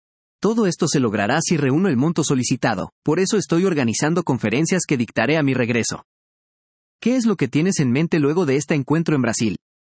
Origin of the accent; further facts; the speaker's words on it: Peru; Por primera vez en este evento, somos 5 los peruanos seleccionados.